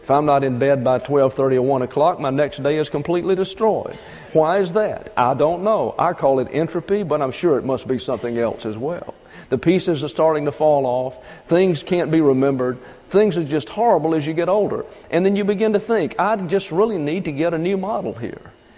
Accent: the South, United States; You know I'm from the South and I like to be hot.

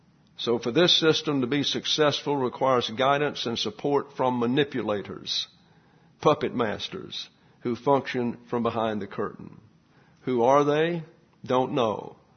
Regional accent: Troy, Alabama, United States; born there; I was born in Troy, Alabama.

